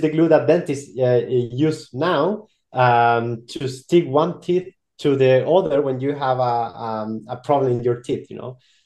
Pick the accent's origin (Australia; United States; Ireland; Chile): Chile; Because as I mentioned, I'm from Chile. In Chile and in general in Latin America, our countries are based in natural resources, right?